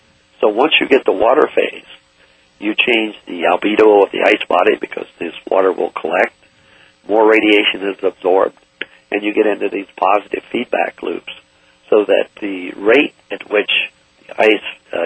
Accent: West Virginia, United States; I grew up in West Virginia and heard all the stories of the canaries the miners used to take down

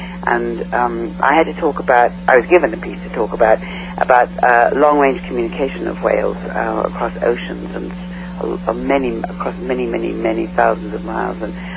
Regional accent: New Zealand; it began in my childhood in New Zealand, although, because I grew up in New Zealand

